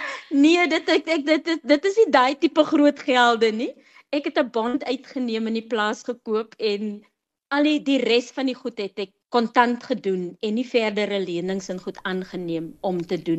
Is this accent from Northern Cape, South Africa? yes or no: yes; Springbok, Northern Cape, South Africa; Ek is oorspronklik van Springbok. Ek het groot geword in Springbok. So vir my is die huis.